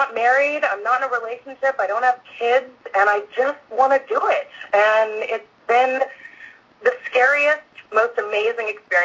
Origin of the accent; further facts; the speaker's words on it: Portland, Oregon, United States; moved away as an adult; now in Busan, South Korea; I'm from Portland, Oregon.